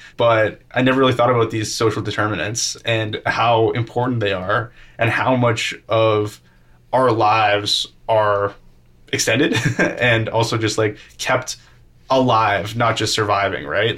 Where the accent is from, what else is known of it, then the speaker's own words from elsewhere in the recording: Hong Kong; I grew up in Hong Kong.